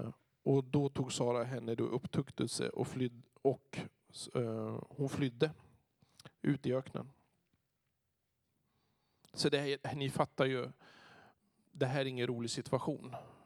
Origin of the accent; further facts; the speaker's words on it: Örebro, Örebro County, Sweden; born there; Jag är född i Örebro.